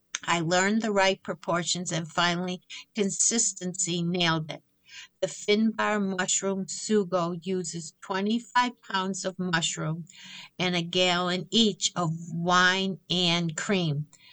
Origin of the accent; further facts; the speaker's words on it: Pennsylvania, United States; I learned to forage fungi in my 20s, wandering the woods of my home state, Pennsylvania, July through October